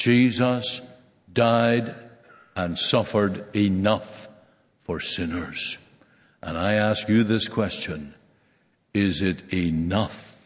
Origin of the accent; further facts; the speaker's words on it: Prince Edward Island, Canada; I come from Canada, and we have a little province called Prince Edward Island on the east side of Canada.